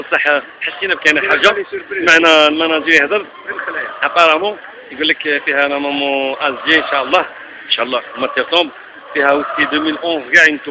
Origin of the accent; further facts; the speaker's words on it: Algeria; اخويا احنا من ولاد الجزائر ولعبوا موسيقى الجزائر